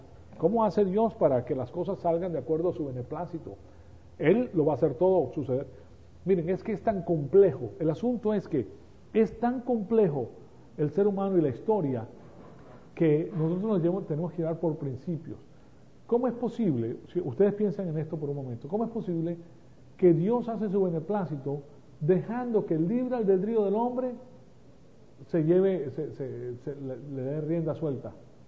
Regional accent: Venezuela; Yo en Venezuela me crié y estudié en La Salle.

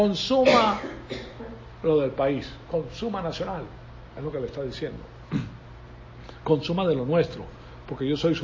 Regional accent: Venezuela; moved away; ustedes saben que yo me crié en Venezuela, hasta el año 62.

